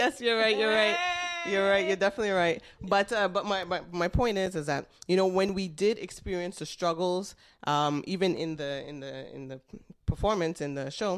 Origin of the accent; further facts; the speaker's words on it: Canada; we were born here, we grew up in Canada, and us being the first generation, I mean, it's and also being children who were living in the suburbs